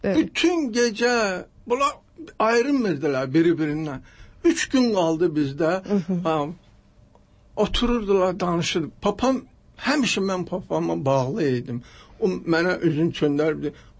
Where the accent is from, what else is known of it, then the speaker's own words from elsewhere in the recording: Derbent, Dagestan, Russia; born there; accent: Dagestan; Papam da mamam itirməmişdi ləhcəsini. Mən də Dağıstan ləhcəsidir. Dərbənddə doğulmuşam.